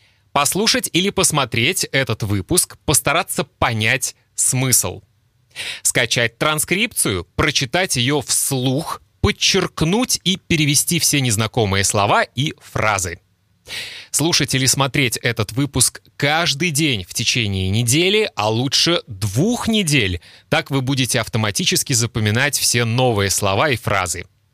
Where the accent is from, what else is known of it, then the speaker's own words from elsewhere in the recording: Kaliningrad, Kaliningrad Oblast, Russia; я родился и учился в Калининграде, который до Второй мировой войны был немецким Кёнигсбергом.